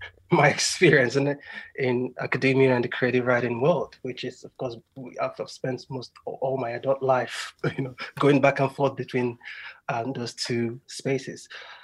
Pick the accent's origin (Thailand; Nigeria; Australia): Nigeria; Rivers; born there; also born or lived in United States / United Kingdom; I was born in Nigeria, in the Niger Delta region of Nigeria, just outside the city of Port Harcourt